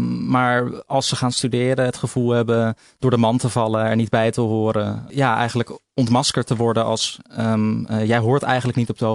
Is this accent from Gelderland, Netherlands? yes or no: no; Vlaardingen, South Holland, Netherlands; also born or lived in Schiedam; Ik ben geboren in Schiedam en opgegroeid in Vlaardingen.